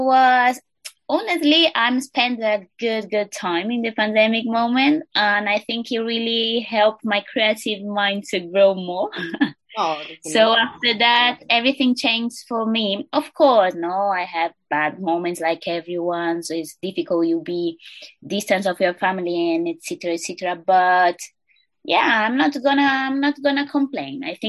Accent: Canary Islands, Spain; English is a second language; also born or lived in Brazil; Okay, so I was born in Brazil. I'm Brazilian and I grew up in Canary Island.

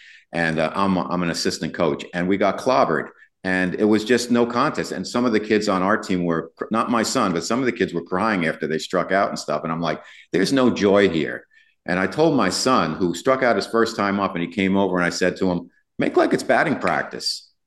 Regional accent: New Jersey, United States; now in Carlsbad, United States; because we're out in Carlsbad, California, which is a really hotbed of sports, much more so than when I grew up in New Jersey, where it was baseball season in the spring.

